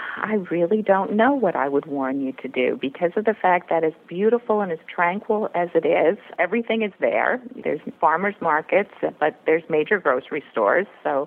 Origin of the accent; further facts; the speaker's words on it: Maryland, United States; I grew up in Maryland, and we actually vacationed in the Outer Banks since we were kids.